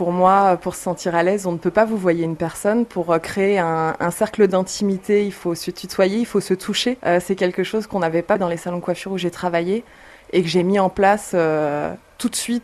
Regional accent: Versailles, Île-de-France, France; now in Paris, France; Moi, j'ai été élevée à Versailles avec une éducation très religieuse. Quand je suis partie à 17 ans de chez mes parents, je suis arrivée à Paris et j'ai découvert la vie.

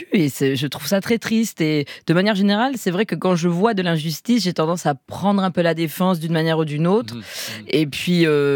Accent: Provence-Alpes-Côte d'Azur, France; Moi j'ai grandi près de Marseille, donc c'est vrai que c'est deux familles très méditerranéennes.

